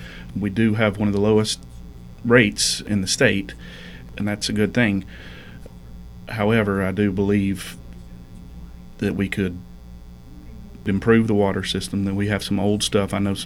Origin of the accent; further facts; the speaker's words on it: Cartersville, Georgia, United States; I am from Cartersville. I've lived here most of my life.